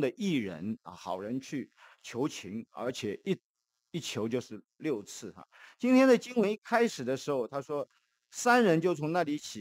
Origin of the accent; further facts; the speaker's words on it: Shanghai, China; 也有我们上海人、南方人的这个质